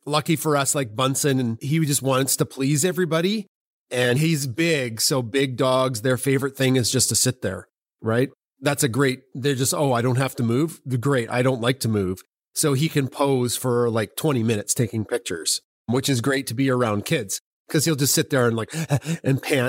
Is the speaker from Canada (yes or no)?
yes; Canada; I lived in like a really out in the country area of Canada. I'm a Canadian and there was no light pollution.